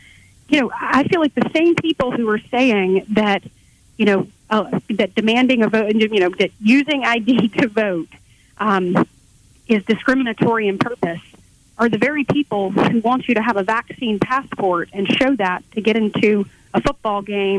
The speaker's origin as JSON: {"language": "English", "region": "Alabama", "country": "United States", "tie": "born or raised there", "said": "You know, growing up in Coffee County, one of the things that my grandfather used to always tell me"}